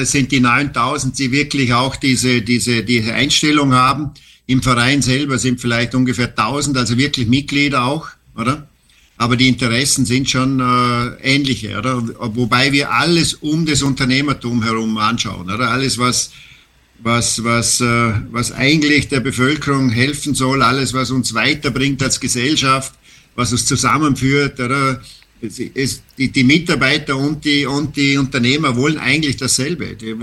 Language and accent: German; Dornbirn, Vorarlberg, Austria; Ich komme aus Vorarlberg, also vor dem Arlberg.